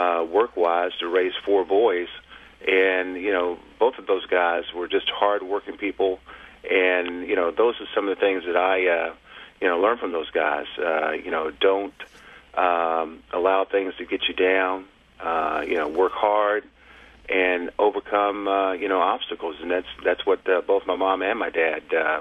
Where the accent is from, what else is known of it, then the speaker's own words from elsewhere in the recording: Lexington, Kentucky, United States; born there; also born or lived in Pittsburgh; now in San Diego, United States; I was originally born, I was born in Lexington, Kentucky, and my mom and dad … still reside in Lexington. And, when I was playing ball, I was in Pittsburgh, and then I moved back to Lexington. And now I live in San Diego